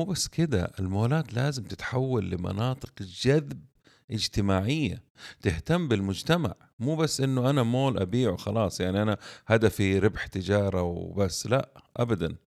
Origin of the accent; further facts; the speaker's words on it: Saudi Arabia; زي مثلا عندنا في السعودية الناس بتنتقل كثير من جدة بتروح على الرياض